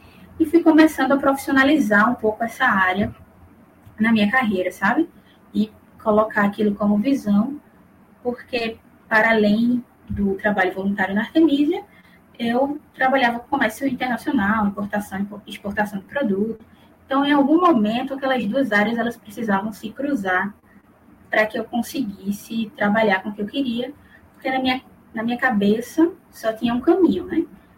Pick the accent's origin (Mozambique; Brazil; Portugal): Brazil; Limoeiro, Pernambuco; Eu sou de Pernambuco, né? De Limoeiro, Pernambuco